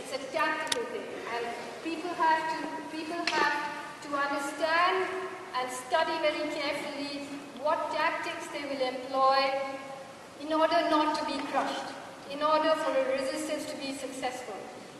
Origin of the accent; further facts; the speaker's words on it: India; I come from India, and I can tell you that the whole place is in ferment.